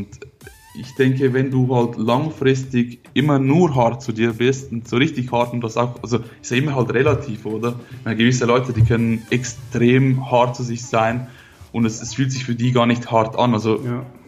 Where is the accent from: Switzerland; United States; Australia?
Switzerland; Ich komme aus der Schweiz, wie man hört.